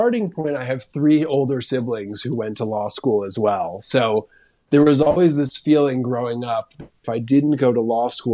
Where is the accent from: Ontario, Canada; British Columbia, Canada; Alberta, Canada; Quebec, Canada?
Quebec, Canada; Montreal; growing up in Montreal as a kid was wonderful. It was a very safe and accessible city.